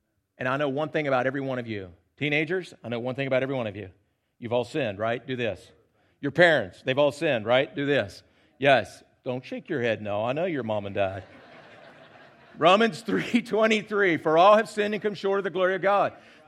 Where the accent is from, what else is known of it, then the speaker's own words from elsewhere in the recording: Huntsville, Alabama, United States; Now, you realize I'm from Huntsville, Alabama, which is due west of here.